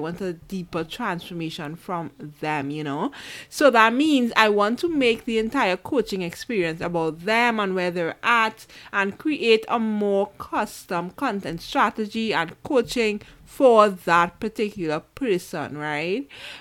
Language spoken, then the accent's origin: English; Trinidad & Tobago; born there; I was born in the Caribbean, Trinidad and Tobago, and I've never been anywhere beyond the Caribbean.